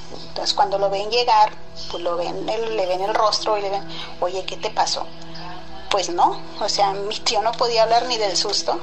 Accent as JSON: {"language": "Spanish", "town": "Reynosa", "region": "Tamaulipas", "country": "Mexico", "said": "soy de Reynosa, Tamaulipas. Desde acá les mando un saludo"}